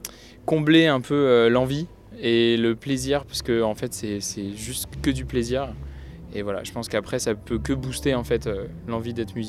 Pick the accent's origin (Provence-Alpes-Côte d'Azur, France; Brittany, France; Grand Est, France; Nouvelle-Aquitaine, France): Brittany, France; also born or lived in Saint-Nazaire; je suis plutôt nazérien, mais je suis aussi morbihanais. Parce que j'ai grandi dans le Morbihan